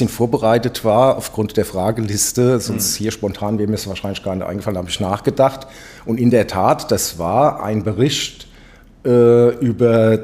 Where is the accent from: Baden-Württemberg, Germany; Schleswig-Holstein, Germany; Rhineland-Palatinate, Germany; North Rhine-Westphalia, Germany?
Rhineland-Palatinate, Germany; Nackenheim; Ich komme aus Nackenheim. Ah. Gebürtig bin ich in Mainzer. Okay. Aber in Nackenheim lebe ich schon von Anfang an. Ja. Und pendel halt hier nach Bingen.